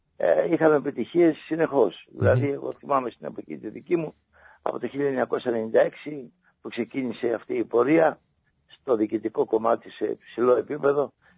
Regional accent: Patras, Western Greece, Greece; η πατρίδα μου, η Πάτρα βοήθησε σε αυτή την προσπάθεια

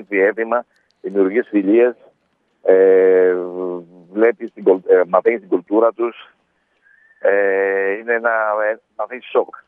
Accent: Patras, Western Greece, Greece; Σαν πατρινός, σαν ιδιονυσώτης

